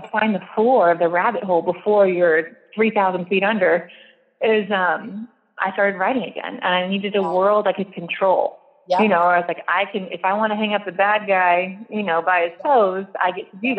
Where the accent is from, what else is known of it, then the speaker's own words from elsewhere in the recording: Georgia, United States; now in Oregon, United States; because I've lived kind of all over, but was born and raised in Georgia.